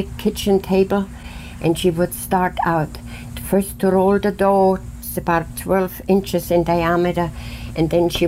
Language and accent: English; Munich, Bavaria, Germany; moved away as an adult; now in United States; I was born in Munich, Germany. I went to school in Munich